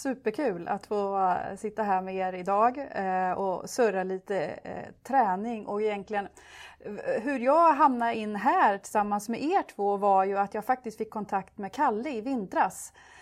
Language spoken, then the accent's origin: Swedish; Örebro, Örebro County, Sweden; Att du hade gått GH här i Örebro, i min hemstad.